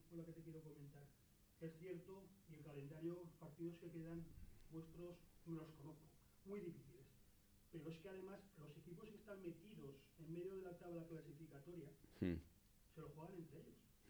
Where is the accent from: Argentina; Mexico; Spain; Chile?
Spain; Aragon; Yo también soy tozudo y aragonés y siempre con la cabeza gorda